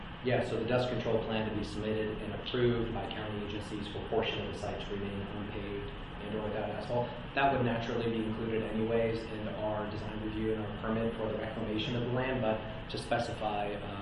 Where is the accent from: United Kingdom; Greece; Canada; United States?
Greece; Actually, I'm from Greece, I get it.